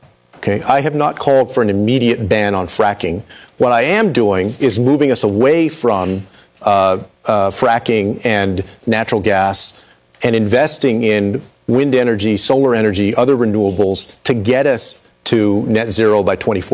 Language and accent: English; Texas, United States; In Texas, in my home state of Texas, last month there was more energy generated from wind than from coal.